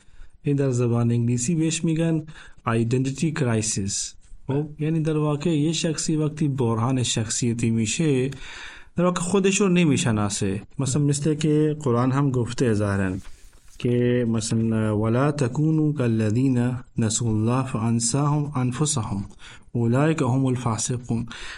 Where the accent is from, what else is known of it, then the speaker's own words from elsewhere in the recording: Punjab, Pakistan; Persian is a second language; از کشور پاکستان و از ایالت پنجاب هستم.